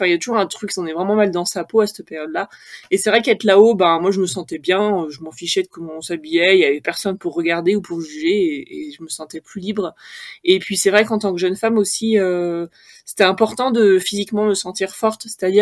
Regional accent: Auvergne-Rhône-Alpes, France; J'ai grandi en Haute-Savoie, nous balader sur les chemins.

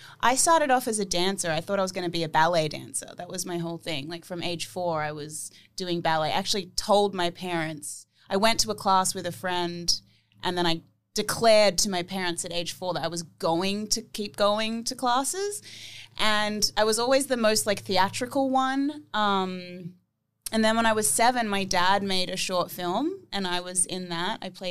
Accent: Byron Bay, New South Wales, Australia; I grew up in Byron Bay, which is like a total like alternative hippie town.

